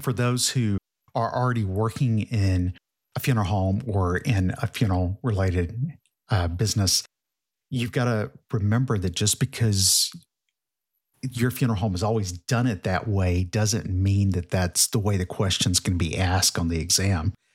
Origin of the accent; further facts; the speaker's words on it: Texas, United States; As a Texan, I love the way you say Minnesota.